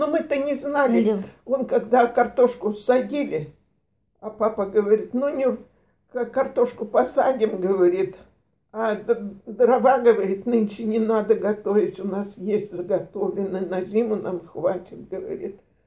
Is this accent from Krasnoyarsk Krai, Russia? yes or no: no; Kolyvan, Altai Krai, Russia; born there; Алтайский край, Змеиногорский район, село Колывань.